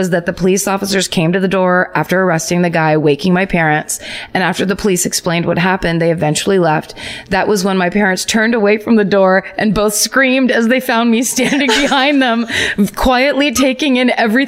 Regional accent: Sacramento, California, United States; I grew up in Sacramento, represent, all caps.

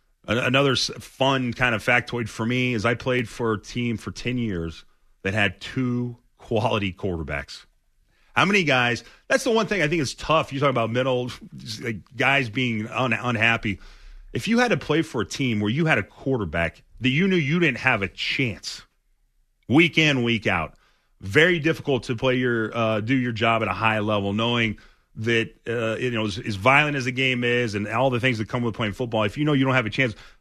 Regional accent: Houston, Texas, United States; also born or lived in San Diego, United States; And so, I grew up in Houston, spent a lot of my high school years in San Diego.

